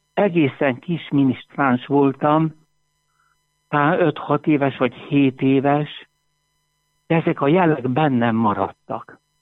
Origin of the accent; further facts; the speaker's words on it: Sióagárd, Tolna, Hungary; Egyszerű paraszt családból származunk, Sió Agárd, Szekszárd melletti kis falu.